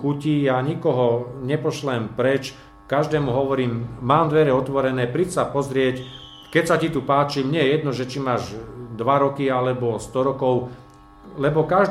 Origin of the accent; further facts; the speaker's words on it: Obice, Nitra Region, Slovakia; aj z dediny, odkiaľ som ja, z Obíc a z prilahlých dedín